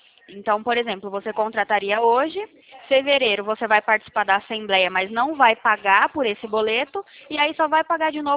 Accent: Sumaré, São Paulo, Brazil; Eu sou aqui de Sumaré, interior de São Paulo.

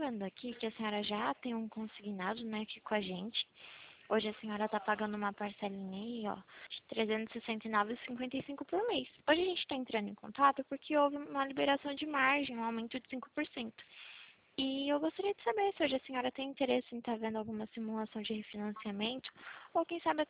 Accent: Atibaia, São Paulo, Brazil; Eu sou de Atibaia.

